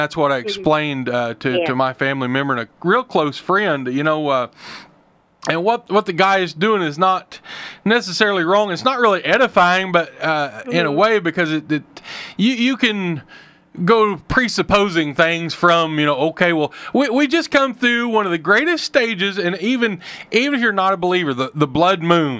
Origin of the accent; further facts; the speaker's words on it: the Ozarks, United States; I'm from the Ozarks. I have no qualms about saying that you're listening to a real-life hillbilly